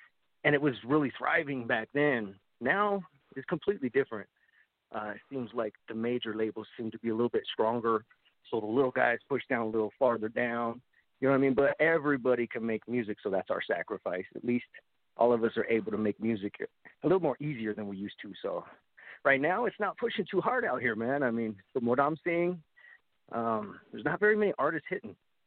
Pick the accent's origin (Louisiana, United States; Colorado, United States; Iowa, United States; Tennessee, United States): Colorado, United States; Denver; Me, I'm from Denver, Colorado, USA.